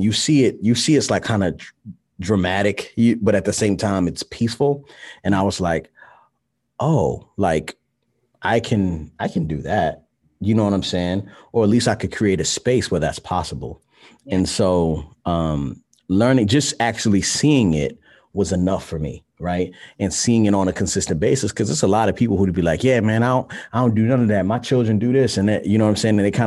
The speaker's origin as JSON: {"language": "English", "town": "Baltimore", "region": "Maryland", "country": "United States", "said": "So I'm from Baltimore, Maryland. My mom and my dad never got married. My dad moved to California when I was like two."}